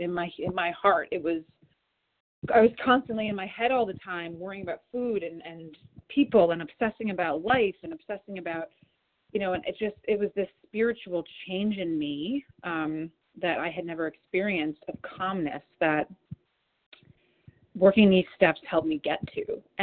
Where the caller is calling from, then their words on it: New York, United States; I'm calling from New York, and I'm recovered this morning so far.